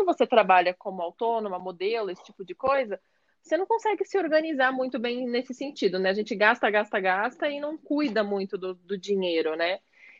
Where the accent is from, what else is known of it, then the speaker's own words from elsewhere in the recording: Rio Grande do Sul, Brazil; also born or lived in Brasília; now in São Paulo, Brazil; mas eu fui criada no Rio Grande do Sul, né? E desde então que eu vim para São Paulo